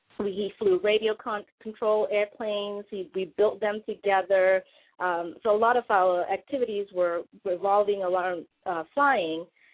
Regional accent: Malaysia; I grew up in Malaysia, was born and raised there. I was born on in Borneo, which is East Malaysia. It's an island off of the peninsula of Malaysia.

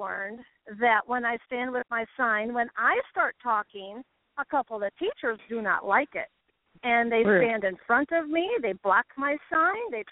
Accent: Michigan, United States; Now, Michigan is my home state.

